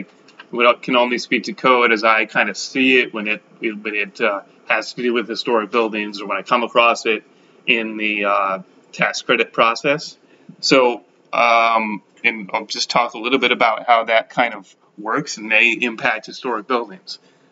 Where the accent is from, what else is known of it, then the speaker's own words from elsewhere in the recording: Rhode Island, United States; I'm from Rhode Island, and I know they dropped their state credit for commercial